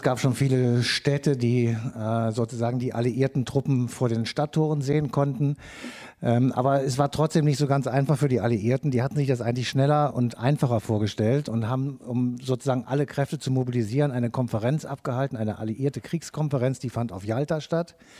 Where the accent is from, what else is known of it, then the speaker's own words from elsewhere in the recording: Cologne, North Rhine-Westphalia, Germany; Wir kommen aus Köln